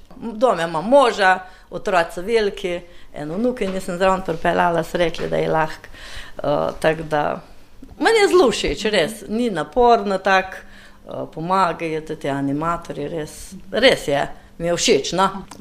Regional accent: Radmirje, Savinja, Slovenia; Jaz prihajam iz Radmirja, to je v zgornji Savinjski dolini.

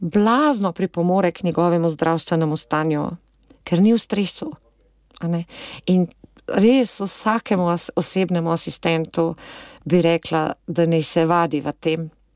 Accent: Kamnik, Central Slovenia, Slovenia; jaz sem pa tudi iz Kamnika

